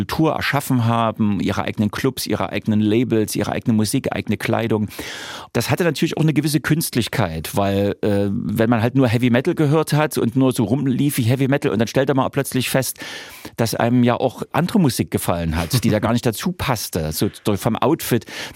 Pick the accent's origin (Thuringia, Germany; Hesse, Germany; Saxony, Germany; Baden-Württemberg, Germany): Saxony, Germany; Leipzig; accent: Leipzig dialect; Man hört das vielleicht an meinem charmanten Leipziger Dialekt, dass ich also in den 80er Jahren in Leipzig groß geworden bin.